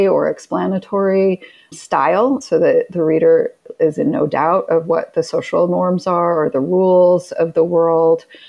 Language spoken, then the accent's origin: English; Utah, United States; and I grew up in Utah, which is it's less so now, but growing up, it was a very homogeneous place.